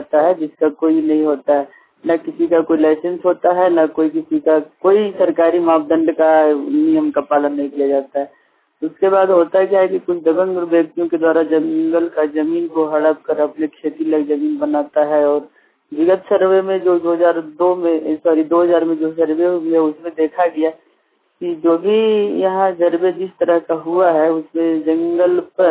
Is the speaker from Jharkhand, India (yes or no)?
yes; Padma, Jharkhand, India; पद्मा प्रखंड के हजारीबाग जिला अंतर्गत पद्मा प्रखंड का रहने वाला हूँ।